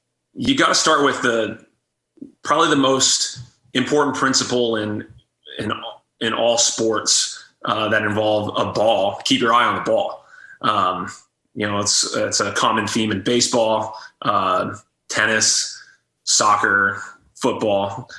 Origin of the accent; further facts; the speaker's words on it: Austin, Texas, United States; So I grew up in Austin, Texas, and my family would always watch the Cowboys on Sunday afternoons.